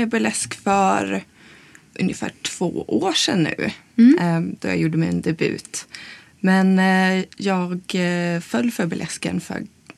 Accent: Umeå, Västerbotten County, Sweden; Nej, jag kommer från Umeå.

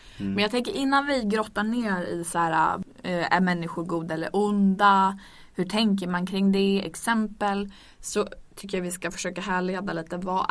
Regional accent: Örnsköldsvik, Västernorrland County, Sweden; Jag kom från Örnsköldsvik.

